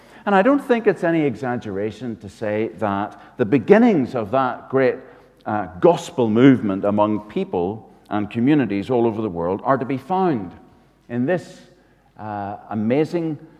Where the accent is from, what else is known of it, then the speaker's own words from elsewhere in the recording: Derry, Northern Ireland, United Kingdom; also born or lived in Malaysia; And I come from Derry or Londonderry, but it's always legendary.